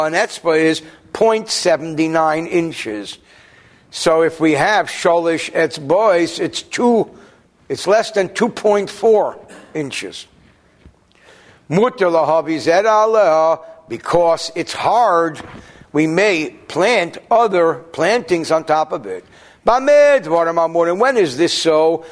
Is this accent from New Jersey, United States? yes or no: yes; Newark, New Jersey, United States; Now, I'm from New Jersey. We didn't plant a lot of vines, at least where I lived. Even though there is a place not far from where I grew up called Vineland. But I grew up in Newark.